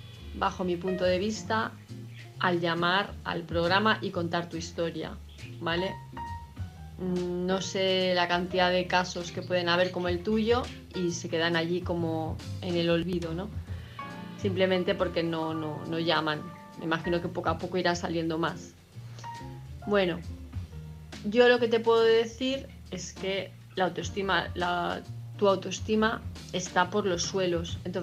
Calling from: Palma, Balearic Islands, Spain; de Palma de Mallorca.

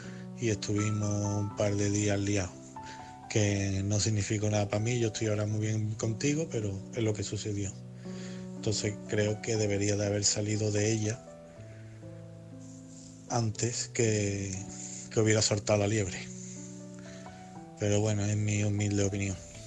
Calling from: Seville, Andalusia, Spain; corresponsal de Sevilla.

